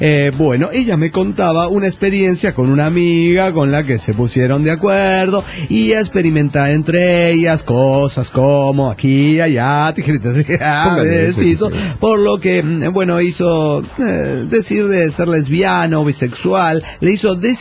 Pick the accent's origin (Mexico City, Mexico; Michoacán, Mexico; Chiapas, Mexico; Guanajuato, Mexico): Michoacán, Mexico; Hola, ¿cómo están? … de Michoacán.